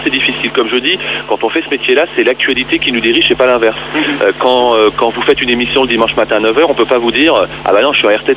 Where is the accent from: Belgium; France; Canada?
France; Saint-Germain-en-Laye, Île-de-France; born there; Je suis né à Saint-Germain-en-Laye, Philippe. J'ai joué au foot à Saint-Germain-en-Laye.